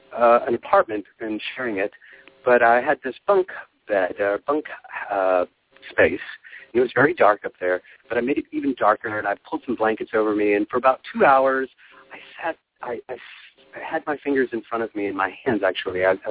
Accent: Texas, United States; So I grew up in Texas, outside of Houston, and I got involved in the dance, thankfully, and made it to New York.

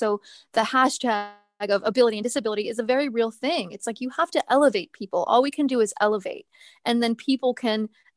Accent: United States; also being just an American going to India and having to deal with things that I had never done before.

